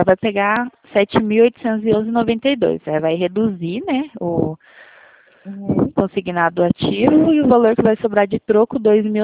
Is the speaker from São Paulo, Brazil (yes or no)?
no; Curitiba, Paraná, Brazil; Eu sou de Curitiba.